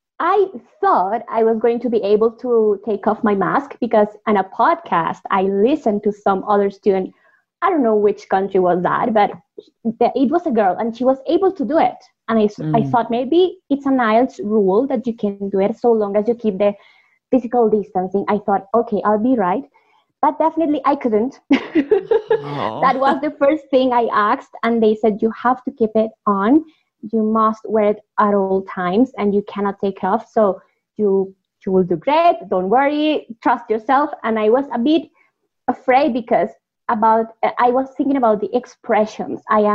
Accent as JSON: {"language": "English", "country": "Colombia", "second_language": "English", "said": "I'm from Colombia. And I'm so happy to be here on the show."}